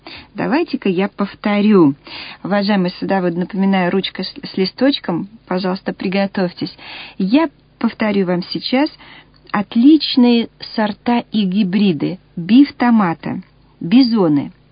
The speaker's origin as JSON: {"language": "Russian", "region": "Siberia", "country": "Russia", "said": "А мы, сибиряки, так и делаем всегда."}